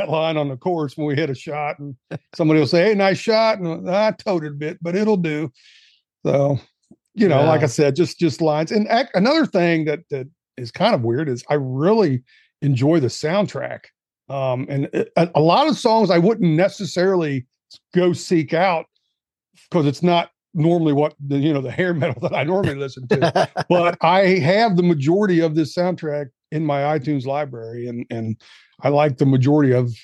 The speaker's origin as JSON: {"language": "English", "town": "Odessa", "region": "Texas", "country": "United States", "said": "I'm from Odessa. It's in Odessa."}